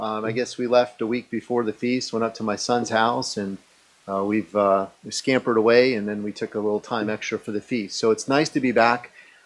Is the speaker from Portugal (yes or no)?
no; Passaic, New Jersey, United States; born there; I was born in Passaic, New Jersey in 1968. And my parents lived in an apartment right above my grandparents